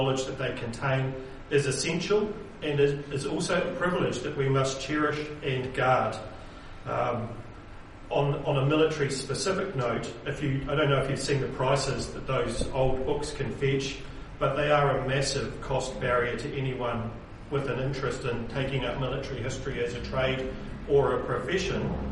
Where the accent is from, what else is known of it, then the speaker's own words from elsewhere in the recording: Rangiora, Canterbury, New Zealand; Gerald Beattie, he was from my hometown of Rangiora in the South Island, now twinned with Zonnebeke in Belgium.